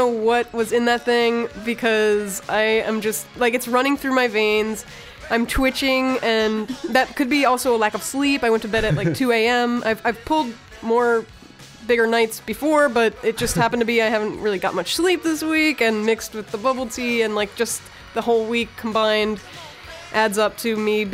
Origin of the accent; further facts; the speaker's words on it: United States; Because I'm an American.